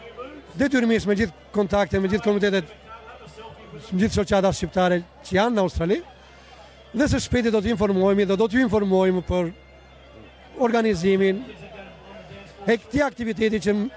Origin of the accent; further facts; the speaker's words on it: Korçë County, Albania; me ne shqiptarët nga Shqipëria, ose më mirë të themi me ne shqiptarët, që shumica shqiptonë jemi pedevoli ose pekorçe.